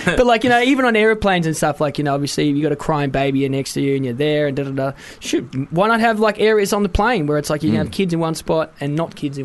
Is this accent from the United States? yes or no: no; Wales, United Kingdom; Oh, no, I'm Welsh.